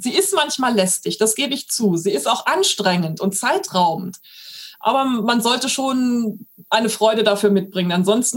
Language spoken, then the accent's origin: German; Rheinbach, North Rhine-Westphalia, Germany; in Rheinbach, was auch mein Heimatort ist, beziehungsweise in dem ich aufgewachsen bin